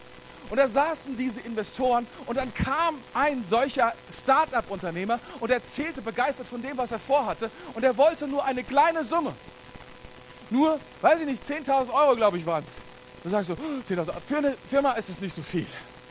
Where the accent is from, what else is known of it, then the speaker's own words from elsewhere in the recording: Germany; Ich bin auch Deutscher.